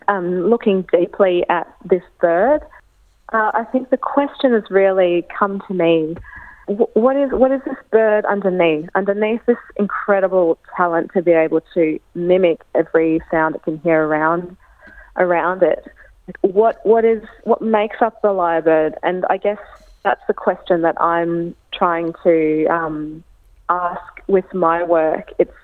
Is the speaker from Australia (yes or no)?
yes; Australia; I grew up here in Australia, not somewhere like Hungary, or my grandfather's from America or like China, that my spirit is here.